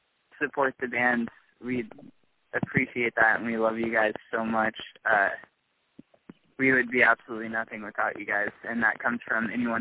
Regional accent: Houston, Texas, United States; I grew up in Houston, Texas, and so she played professionally for a little bit there and stopped kind of when me and my sister were growing up.

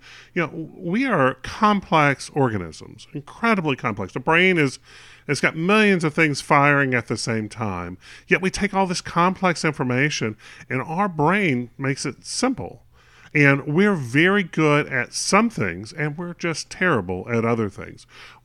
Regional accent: North Carolina, United States; I'm from North Carolina. Duke's in North Carolina. What can I say? It's a local boy.

